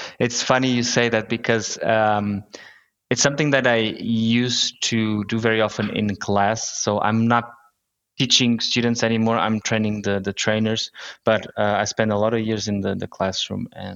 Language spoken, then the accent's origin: English; Almada, Setúbal, Portugal; English is a second language; also born or lived in Lisbon; So I was born in Lisbon and grew up across the river from Lisbon in a city called Almada.